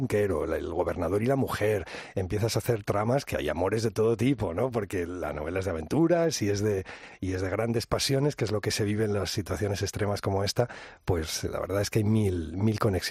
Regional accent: La Rioja, Spain; es porque somos los dos riojanos

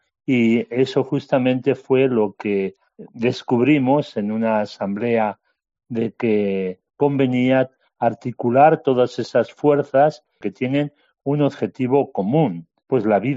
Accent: Castile and León, Spain; Muy buenas noches a todos, desde la Ribera del Duero, como dices, aquí en vacaciones ahora, en mi pueblo.

